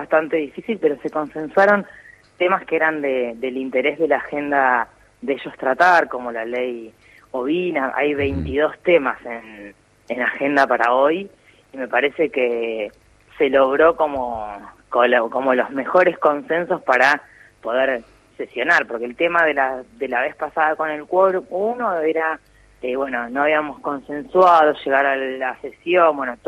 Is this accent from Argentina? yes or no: yes; Necochea, Buenos Aires Province, Argentina; now in La Plata, Argentina; del lugar donde soy yo, que soy de Necochea, y clubes de acá de La Plata